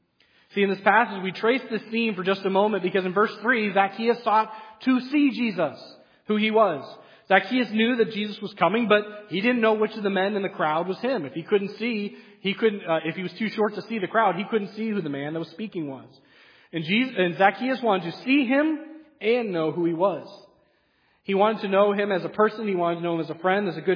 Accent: New England, United States; I grew up in New England, so we went down to Boston, and I did the Boston mission trip almost every year.

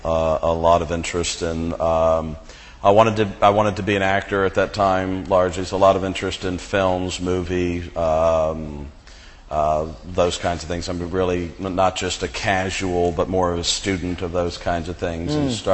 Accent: Connecticut, United States; also born or lived in New York; I was born in New York. My family moved to Connecticut.

